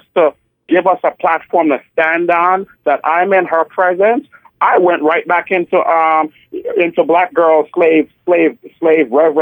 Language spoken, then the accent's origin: English; Jamaica; And also being Jamaican, we're like Klingons. We don't give emotion.